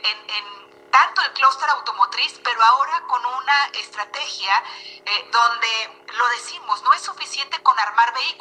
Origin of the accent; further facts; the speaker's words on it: Guanajuato, Mexico; Yo soy del estado de Guanajuato.